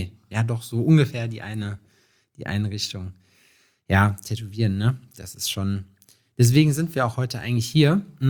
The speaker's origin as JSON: {"language": "German", "town": "Schalksmühle", "region": "North Rhine-Westphalia", "country": "Germany", "said": "Ich wohne ich komme aus Schalksmühle, heißt das. Das ist so zwischen Hagen und Lüdenscheid."}